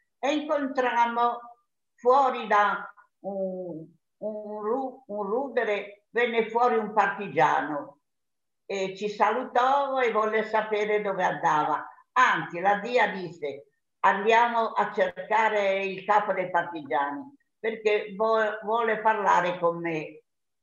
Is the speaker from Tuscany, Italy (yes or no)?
yes; Carrara, Tuscany, Italy; born there; sono nata a Carrara. Ora ho 92 anni